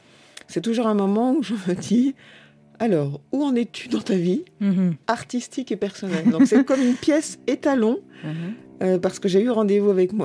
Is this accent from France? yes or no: yes; Châteauroux, Centre-Val de Loire, France; moved away as an adult; now in Paris, France; on m'a beaucoup demandé, pas à Châteauroux où j'ai été élevée, mais à Paris, à partir du moment où je suis arrivée pour étudier, d'où est-ce que tu viens? Et quand je répondais de Châteauroux dans le Berry